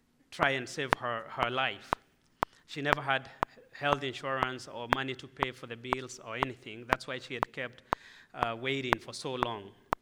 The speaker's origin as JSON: {"language": "English", "country": "Kenya", "first_language": "Swahili", "second_language": "English", "said": "I come from Kenya. … Before I start my testimony, I just want to teach you one word in Swahili. We speak Swahili back home."}